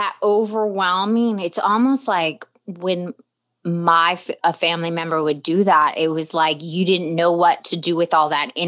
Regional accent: Ireland; You're Irish, right? I'm not like, but I'm Irish too.

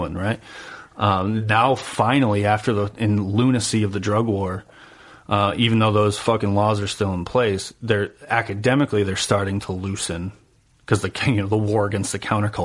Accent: New Hampshire, United States; I mean, I'm from New Hampshire and I go, like you said, like you surf in New Hampshire.

